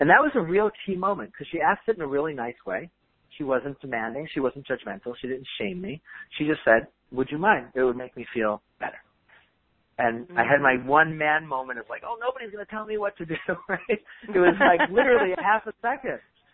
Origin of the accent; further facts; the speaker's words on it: New York, United States; I'm a very touchy guy anyway. I'm from New York and big family.